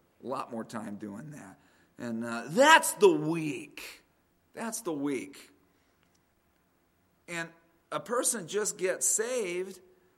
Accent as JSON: {"language": "English", "town": "Phoenix", "region": "Arizona", "country": "United States", "tie": "born or raised there", "said": "And I grew up in Phoenix, so I was going to California."}